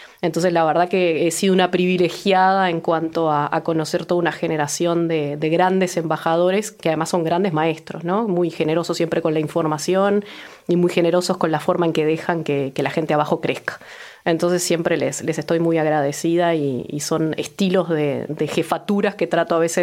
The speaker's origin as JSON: {"language": "Spanish", "town": "Malvín", "region": "Montevideo", "country": "Uruguay", "tie": "born or raised there", "said": "Malvin, soy de Malvin, soy malvinense. Ahora lo abandoné lamentablemente, pero todavía lo extraño."}